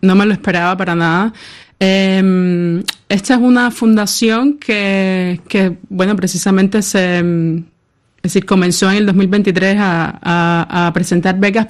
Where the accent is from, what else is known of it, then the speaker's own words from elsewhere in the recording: Havana, Cuba; fibras que pudiera conseguir en La Habana, que es de donde soy, donde vivo.